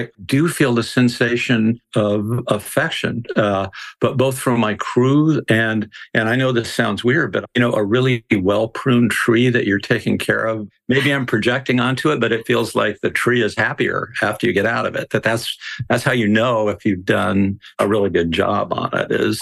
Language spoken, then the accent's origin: English; Santa Fe, New Mexico, United States; also born or lived in Pecos; I was born in New Mexico, where I was raised, loved being raised in New Mexico in both Santa Fe and a little town called Pecos, which is about 27 miles outside of Santa Fe